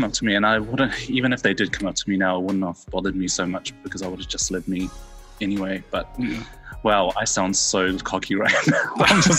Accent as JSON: {"language": "English", "town": "South Auckland", "region": "Auckland", "country": "New Zealand", "tie": "born or raised there", "also_born_or_lived": "Brisbane / Sydney", "said": "Born and raised in South Auckland, then moved over with my parents to Brisbane, and then I kind of wanted to flee the pack, so I kind of moved over to Sydney by myself"}